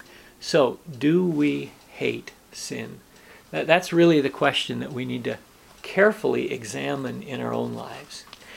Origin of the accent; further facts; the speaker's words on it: United States; But as an American, I respect other paths to God.